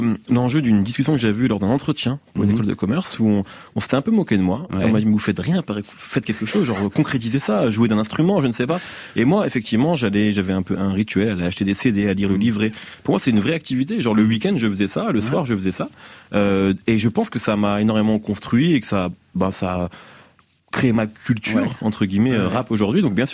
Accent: Hauts-de-France, France; Moi je viens de Picardie.

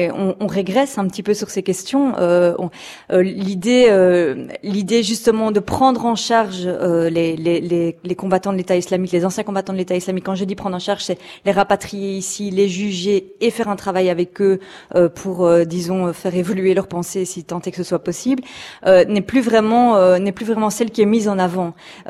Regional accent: Belgium; Mais elle me fait sourire en tant que Belge

